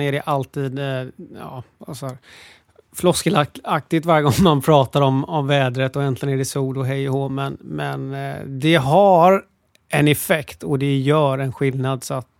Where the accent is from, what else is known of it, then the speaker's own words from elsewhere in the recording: Gothenburg, Västra Götaland County, Sweden; now in Stockholm, Sweden; Älskar att ni älskar Göteborg, min hemstad. Men det är vår i Stockholm för första gången